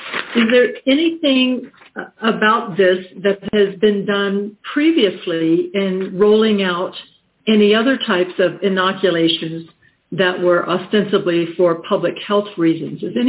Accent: United States; from the United States. I'm an attorney there.

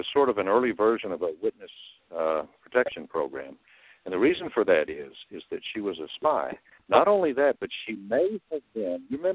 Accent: Texas, United States; also born or lived in Arkansas; now in Llano, United States; I'm going on my ninth year. I grew up in West Texas. I went to graduate school in Norman, Oklahoma, at the University of Oklahoma. I lived in Arkansas for a number of years.

